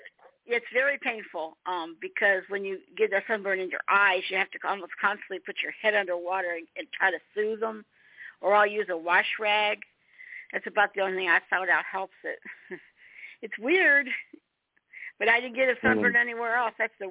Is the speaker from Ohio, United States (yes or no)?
yes; Nashville, Ohio, United States; born there; So I've got all these different nationalities, but I was born right here in Nashville, Ohio.